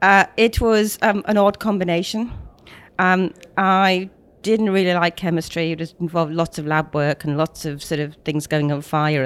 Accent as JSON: {"language": "English", "region": "Wales", "country": "United Kingdom", "tie": "born or raised there", "said": "I grew up in South Wales in the UK. I went to the local school. I was an only child of sort of older parents"}